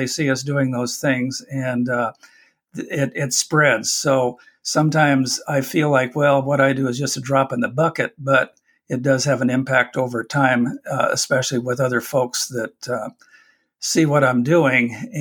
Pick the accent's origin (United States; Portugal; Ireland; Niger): Ireland; okay, as an Irishman, I'll do my best with the Italian flavor thing.